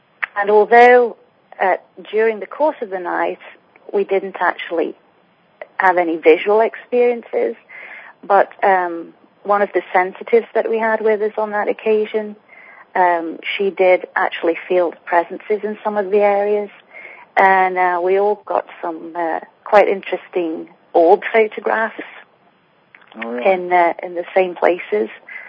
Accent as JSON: {"language": "English", "region": "England", "country": "United Kingdom", "tie": "born or raised there", "said": "I grew up in England in a town in the middle of the country that had a lot of historical buildings and a lot of haunted legend."}